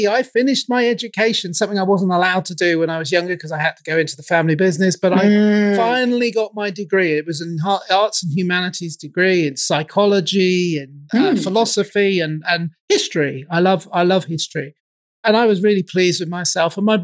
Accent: England, United Kingdom; I'm obviously English

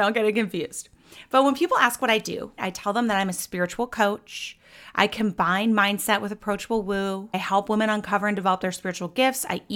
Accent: St. Paul, Minnesota, United States; So I grew up in St. Paul, Minnesota. That's why I'm so nice.

